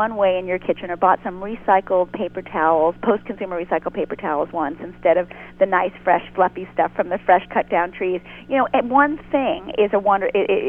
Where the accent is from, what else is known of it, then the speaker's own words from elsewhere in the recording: New York City, New York, United States; Well, I was born in Brooklyn.